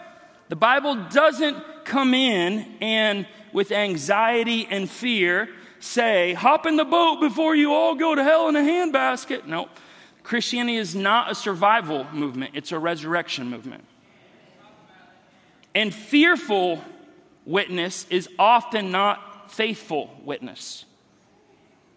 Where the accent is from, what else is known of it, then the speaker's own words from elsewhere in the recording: Kansas City, United States; I have to remember I'm from Kansas City.